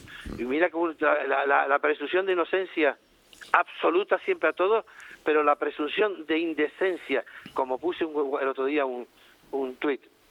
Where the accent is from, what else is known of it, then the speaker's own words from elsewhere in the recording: Spain; Y eso lo tengo muy grabado como ciudadano español, no nacionalista, en el sentido de incluido español